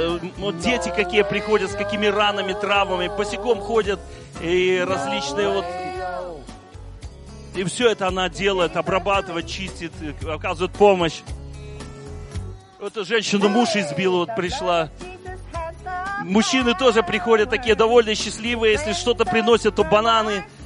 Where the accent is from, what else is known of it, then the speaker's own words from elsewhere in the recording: Belarus; я белорус